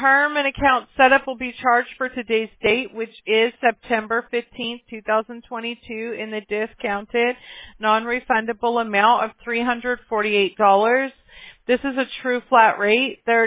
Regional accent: Mobile, Alabama, United States; born there; I was born in Mobile, Alabama.

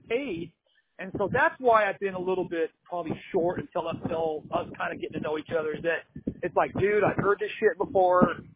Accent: Lompoc, California, United States; Well, I'm from Lompoc per se, and that Lompoc prefix is still on my number.

